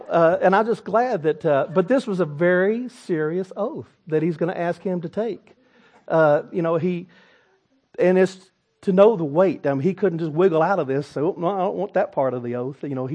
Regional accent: Texas, United States; I'm from East Northeast Texas, but I mean Uz and Buzz.

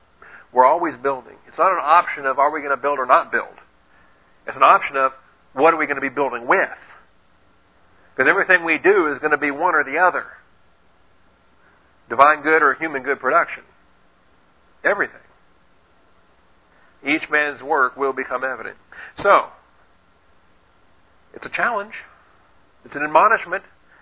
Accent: Arkansas, United States; I was brought up in Arkansas about apostles.

